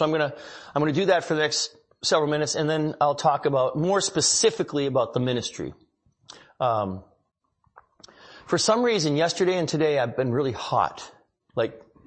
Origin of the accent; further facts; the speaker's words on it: St. Cloud, Minnesota, United States; I was born and raised in Minnesota, St. Cloud, Minnesota.